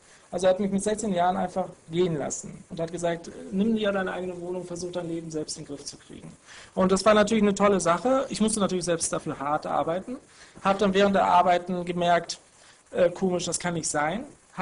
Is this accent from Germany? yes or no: yes; Germany; nein, ich bin in Deutschland